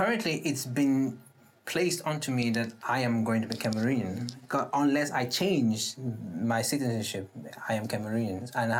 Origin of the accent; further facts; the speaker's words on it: Maitland, Western Cape, South Africa; So, I grew up in Maitland, so yeah. I stayed there for, I think, if I moved at 10, 13 to 14 years.